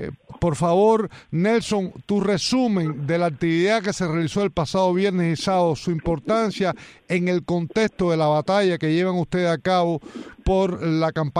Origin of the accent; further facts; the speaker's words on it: Cuba; todos somos cubanos.